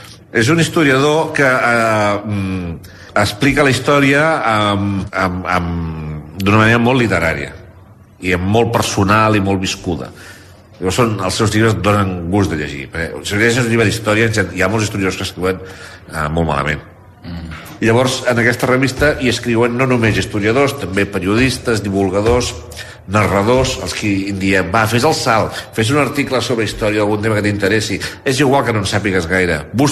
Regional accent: Badalona, Catalonia, Spain; jo em vaig criar a Badalona i llavors jo volia... jo em volia sentir badaloní

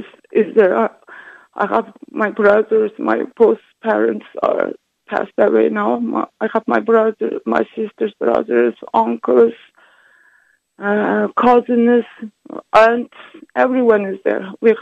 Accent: Xinjiang, China; English is a second language; I'm from Xinjiang. I'm from East Turkestan. I have identity of East Turkestan. I'm Uyghur.

